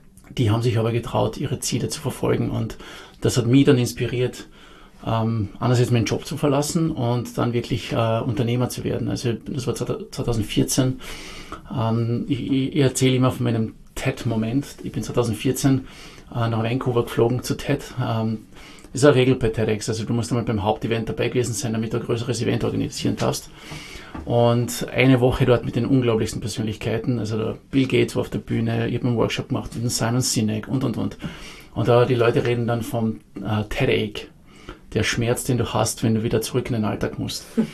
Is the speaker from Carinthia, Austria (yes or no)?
yes; Carinthia, Austria; ich bin in Kärnten aufgewachsen, da studiert